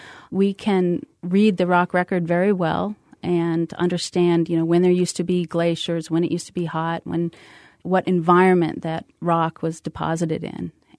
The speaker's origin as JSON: {"language": "English", "region": "Montana", "country": "United States", "tie": "born or raised there", "said": "I grew up in Montana where it's very cold, and so I enjoy working and living in warm places."}